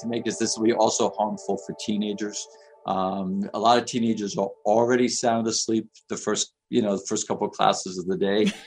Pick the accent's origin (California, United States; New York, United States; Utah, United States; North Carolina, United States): New York, United States; New York City; And I lived in New York. I grew up in Queens. You walk to school in Queens, right?